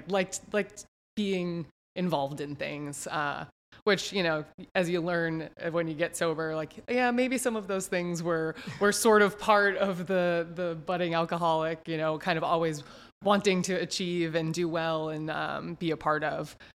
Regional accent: Massachusetts, United States; Okay. So I grew up in Massachusetts. I frankly had a very good childhood.

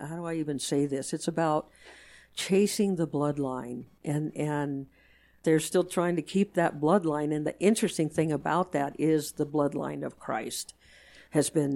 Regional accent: Richmond, Virginia, United States; I'm from Virginia. I'm from Richmond, Virginia, folks.

